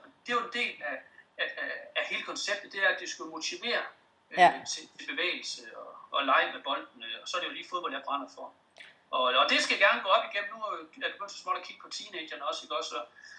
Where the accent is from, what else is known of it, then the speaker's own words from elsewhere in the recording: West Jutland, Denmark; born there; selvom jeg er født langt ude i Vestjylland